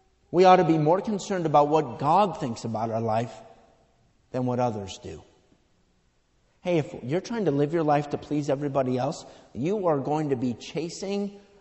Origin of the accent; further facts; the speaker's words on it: Irondequoit, New York, United States; I grew up in East Irondequoit. Went to Eastridge High School.